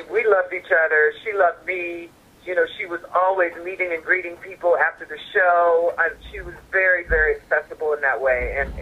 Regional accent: Pittsburgh, Pennsylvania, United States; I came from Pittsburgh, a blue-collar town with a very strong ethic.

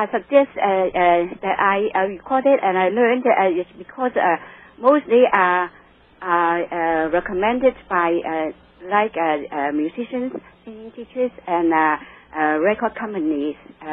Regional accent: Hong Kong; moved away; I come from China. I come from Hong Kong.

